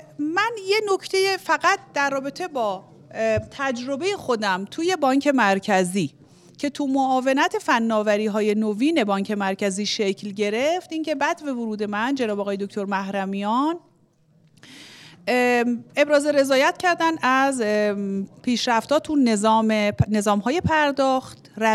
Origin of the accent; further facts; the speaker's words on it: Iran; ما همه ایرانیم با یه فرهنگ، تمدن، یه سبقه